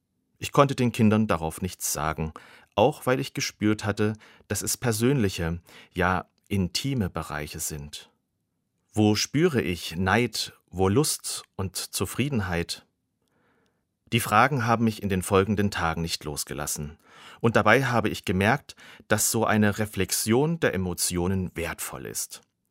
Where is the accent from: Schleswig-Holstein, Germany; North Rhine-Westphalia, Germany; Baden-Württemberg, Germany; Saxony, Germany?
Saxony, Germany; Dresden; Ich bin gerade erst aus dem Zug in meiner Heimatstadt Dresden ausgestiegen.